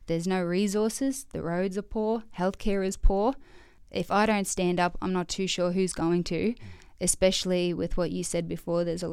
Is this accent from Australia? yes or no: yes; Hopevale, Queensland, Australia; also born or lived in Townsville; I was born in Townsville, and then we moved to property in Cape York, so specifically in Hopevale, and I was pretty much bred there and grew up there. I went to boarding school in Townsville, also went to Cooktown School.